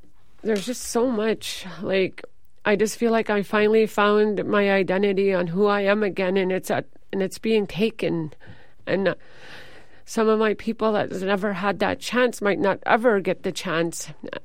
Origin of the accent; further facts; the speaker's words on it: Fort Yukon, Alaska, United States; I'm from Fort Yukon, Gwich'aja, and that's 8 miles above the Arctic Circle.